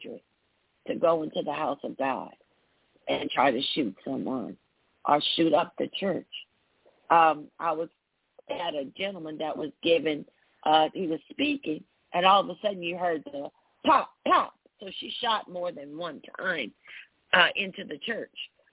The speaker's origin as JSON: {"language": "English", "region": "Midwest", "country": "United States", "said": "I am a Midwesterner, and I can say that the Chiefs won all right now."}